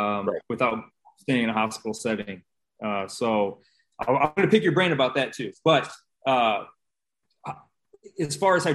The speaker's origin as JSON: {"language": "English", "region": "Indiana", "country": "United States", "said": "White, and I'm from Indiana."}